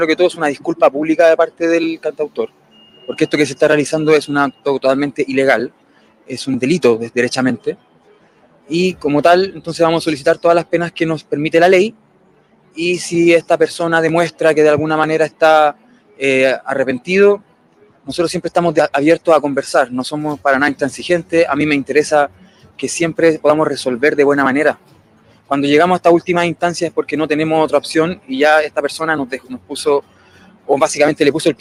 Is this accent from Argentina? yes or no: no; Chile; como chileno también, como una persona que vive en este lugar y que también me preocupa lo que pasa en mi comunidad